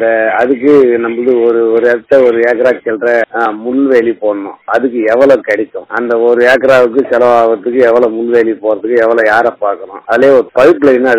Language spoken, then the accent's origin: Tamil; Pappanallur, Tamil Nadu, India; நான் என்னுடைய சொந்த ஊர் பாப்பநல்லூர். … அச்சரப்பாக்கம் ஒன்றியம்.